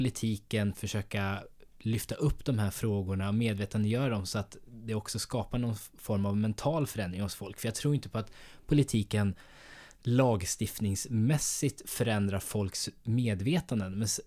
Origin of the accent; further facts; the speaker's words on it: Sweden; Jag uppfattar mig själv som svensk, men hur uppfattar andra mig?